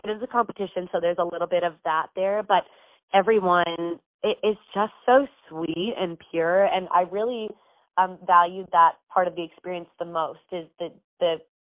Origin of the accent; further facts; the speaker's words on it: Florida, United States; I growing up in Florida, never wore makeup.